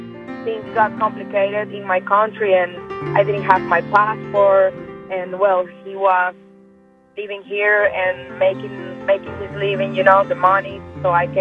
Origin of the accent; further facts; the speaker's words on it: Venezuela; I'm from Venezuela